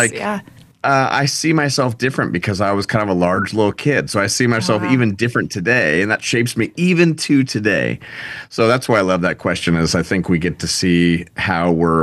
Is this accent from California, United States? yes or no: yes; California, United States; now in Nashville, United States; I'm from Orange County, California. I live in Nashville now with my family.